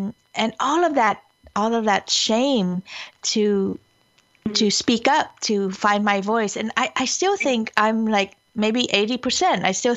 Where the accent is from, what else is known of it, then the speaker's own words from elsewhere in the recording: Vietnam; moved away; I was born in Vietnam and I was raised to keep my voice down and only speak when spoken to.